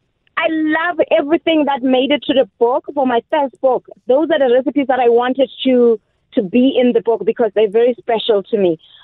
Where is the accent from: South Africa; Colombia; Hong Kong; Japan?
South Africa; as an African, as South African, we should celebrate our food